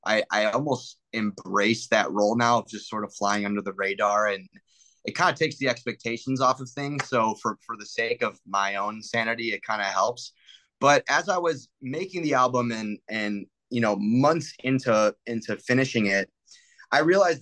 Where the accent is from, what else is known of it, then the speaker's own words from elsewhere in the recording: Midwest, United States; now in Los Angeles, United States; consider myself a Midwest person. I've lived in LA for like 8 years now, but, People still like can tell I'm from the Midwest.